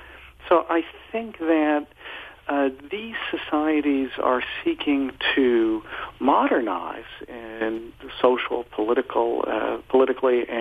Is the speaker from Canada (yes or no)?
no; United States; Oh, well, I like the United States very much as an American